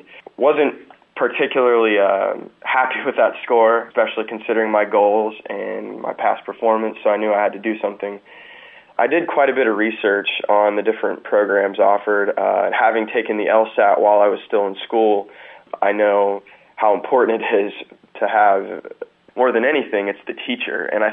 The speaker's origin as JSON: {"language": "English", "region": "Oklahoma", "country": "United States", "said": "I'm originally from Oklahoma. I went to school in Malibu, California at Pepperdine University."}